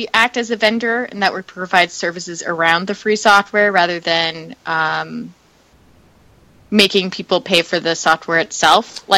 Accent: Canada; accent: Canadian; can't you tell my accent has kind of changed from my normal Canadian to just a little bit more Southern?

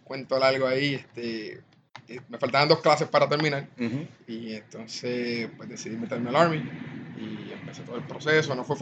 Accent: Canóvanas, Puerto Rico; also born or lived in New Jersey; Pues yo nací en New Jersey. Y de hecho, maquito, mis papás me llevaron para Puerto Rico, allá me crié, en Canóvana, pueblo de Canóvana.

